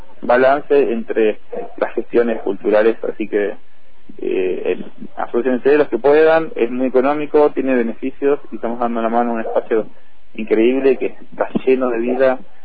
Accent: General Roca, Río Negro, Argentina; la ciudad es mi ciudad de origen y además está mi familia, pero también porque es el polo, para mí, el polo cultural y artístico de la Patagonia, General Roca Ofisque.

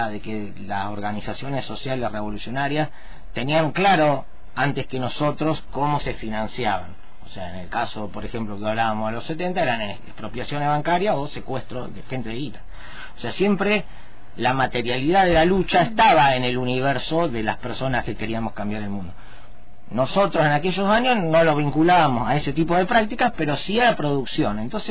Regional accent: Rosario, Santa Fe, Argentina; yo soy de Rosario

